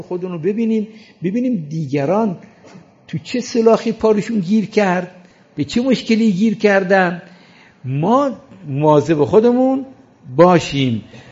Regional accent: Iran; چون ما ایرانی هستیم،

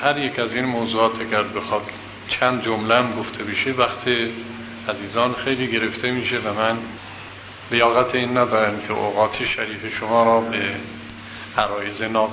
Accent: Yazd, Iran; وقتی ما بچه بودیم در شهر خودمون در یزد

